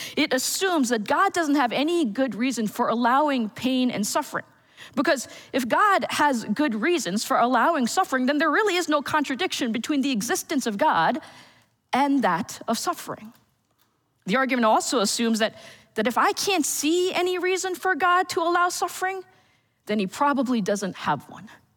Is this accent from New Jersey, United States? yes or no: yes; New Jersey, United States; I'm originally from New Jersey. All of my family is still there.